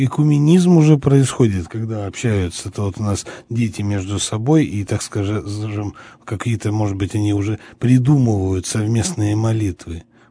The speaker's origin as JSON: {"language": "Russian", "town": "Yekaterinburg", "region": "Sverdlovsk Oblast", "country": "Russia", "tie": "born or raised there", "said": "То есть для меня, как коренного екатеринбуржца, это, конечно, нонсенс"}